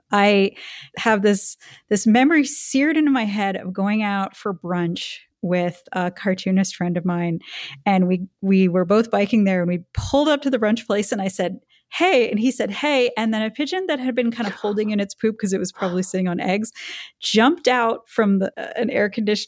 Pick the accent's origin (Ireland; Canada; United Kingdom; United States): Canada; I'm Canadian.